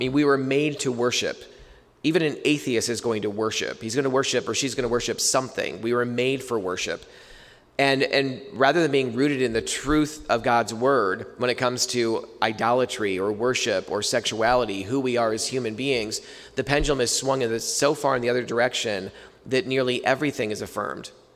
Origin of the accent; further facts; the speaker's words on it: Whitney Point, New York, United States; I grew up in the Whitney Point area, outside of Whitney Point, so not too far from here